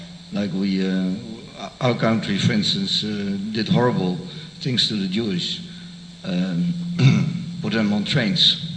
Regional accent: Netherlands; also born or lived in United Kingdom; I was born in Britain, but I've been in the Netherlands for a very long time.

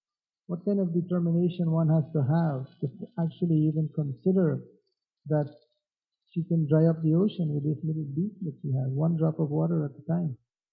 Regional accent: Guyana; born there; I was born in Guyana, it's a tropical country, it's always hot. It doesn't get below 70 degrees.

